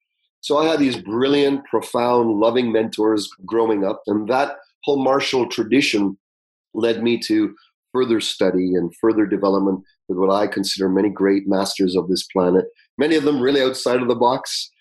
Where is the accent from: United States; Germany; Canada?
Canada; also born or lived in Uganda; When I was young, raised by Indian parents, East Indian parents in Canada, I was born in Uganda, Africa. They emigrated to Canada.